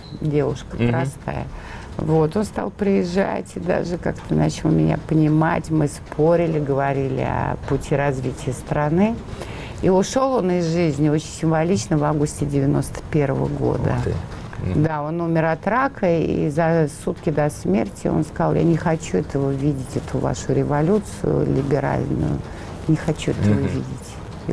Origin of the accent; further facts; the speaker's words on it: Russia; born there; потому что я родилась в России за железным занавесом.